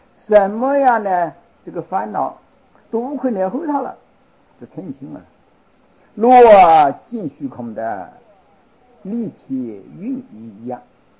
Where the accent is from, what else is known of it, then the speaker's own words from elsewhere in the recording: China; 用我们中国人的这个说话来说，周皇帝啊出将入相